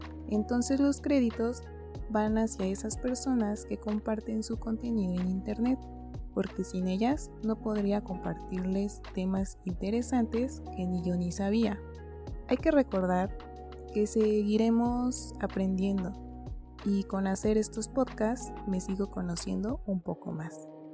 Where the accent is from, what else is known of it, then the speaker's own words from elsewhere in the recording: Mexico; Y por si no lo sabían, soy de México, por eso quise hablar de algo que me llamó la atención, por ser originaria de aquí.